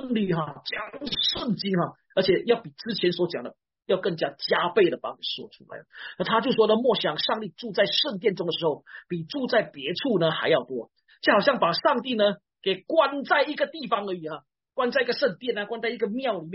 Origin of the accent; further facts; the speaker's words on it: Malaysia; 我本身呢，我是来自马来西亚